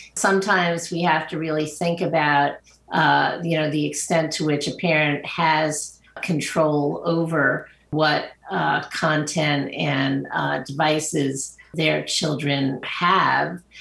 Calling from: Long Island, New York, United States; I'm joining you from Long Island, New York.

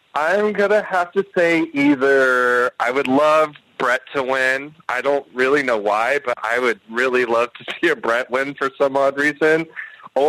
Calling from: Georgia, United States; Well, right now, I am calling from Georgia.

